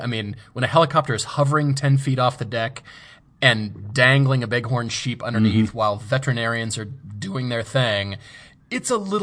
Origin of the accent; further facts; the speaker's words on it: Fort Collins, Colorado, United States; I grew up in Fort Collins, so yeah, all the canyon roads